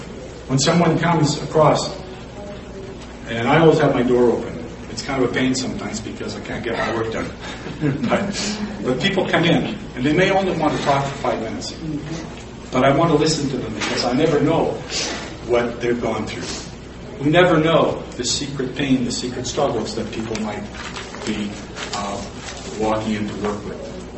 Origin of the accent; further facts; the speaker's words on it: Canada; I'm French Canadian. I love to read French authors.